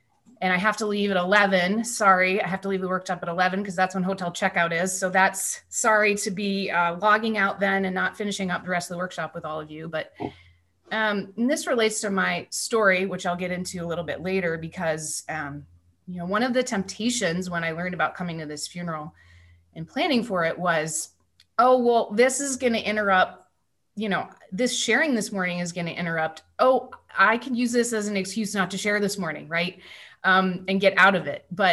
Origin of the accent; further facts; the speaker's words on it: Michigan, United States; born there; now in Virginia, United States; I was born in Michigan, but live in Virginia.